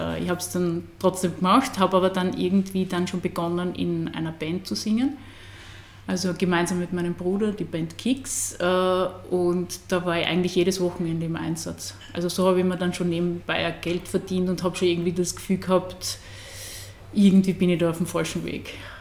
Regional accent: Burgenland, Austria; weil das würde irgendwie nicht ins Burgenland passen. Also ich denke jetzt eher an meine Heimat.

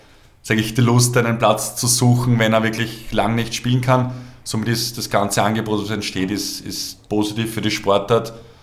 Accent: Obersulz, Lower Austria, Austria; Ich bin aufgewachsen in Obersulz, der Steiner Matthias ist auch aus Obersulz.

